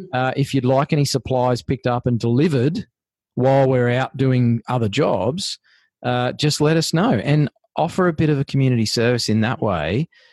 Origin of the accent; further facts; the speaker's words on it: Australia; We are Australians. We're Australian made and owned. We're family businesses.